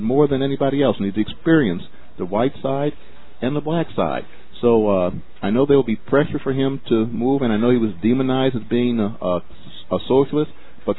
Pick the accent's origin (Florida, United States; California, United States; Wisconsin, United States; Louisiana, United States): Louisiana, United States; New Orleans; also born or lived in Washington, D.C.; I'm born and raised in New Orleans, spent some time in the military, some time in Washington, D.C. for a while, but spent most of my life in New Orleans